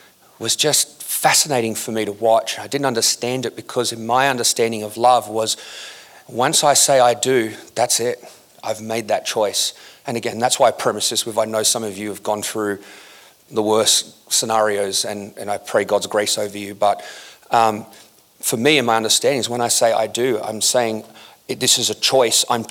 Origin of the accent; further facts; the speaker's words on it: Australia; growing up in Australia. I used to get teased a lot for being a Christian.